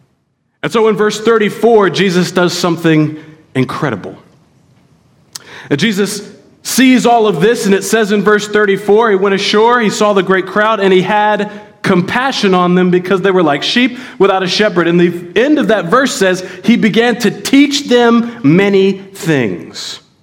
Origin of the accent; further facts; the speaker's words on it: West Virginia, United States; Y'all know I'm from West Virginia. There's lots of middle of nowhere places.